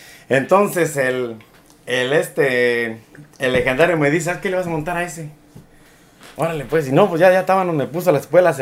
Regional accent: San José el Nuevo, Guanajuato, Mexico; Así es, San José el Nuevo, Guanajuato, mi tierra natal, Carlitos. Orgullosamente de San José el Nuevo, Guanajuato.

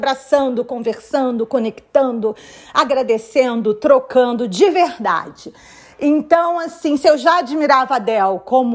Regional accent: Brazil; Eu falei, eu sou do Brasil. Ela começou a rir, meu Deus, outro brasileiro, porque tinham outros brasileiros no evento.

